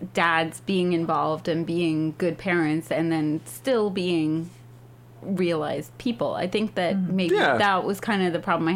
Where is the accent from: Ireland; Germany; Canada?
Ireland; well, I grew up in Ireland. We didn't have 87 channels.